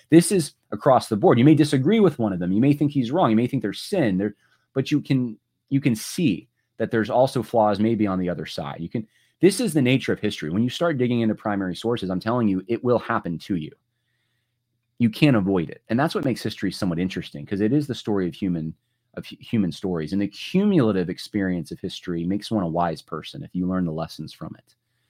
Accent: United States; And yes, I'm probably biased because I'm an American

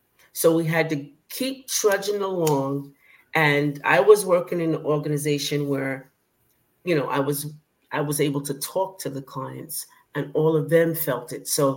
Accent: Alabama, United States; I said, I never heard it, you know, and I came from Alabama. So I didn't hear it. I didn't hear it. I didn't see a lot of things. And maybe because I was young, but I still didn't hear it as I was growing up.

